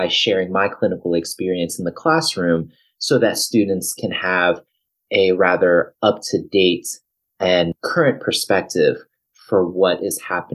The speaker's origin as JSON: {"language": "English", "town": "Reston", "region": "Virginia", "country": "United States", "said": "I'm originally from Reston, Virginia, up in the Northern Virginia area."}